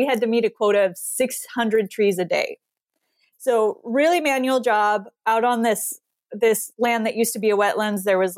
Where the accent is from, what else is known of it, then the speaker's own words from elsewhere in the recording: Montana, United States; But for me, I grew up in Montana. My family has a logging and excavating business.